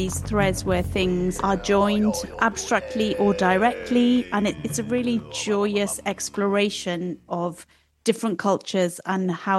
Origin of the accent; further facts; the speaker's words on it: Wales, United Kingdom; I grew up in West Wales to a Mancunian mother, but also Indian father. So even at home, we have a mixture of cultures.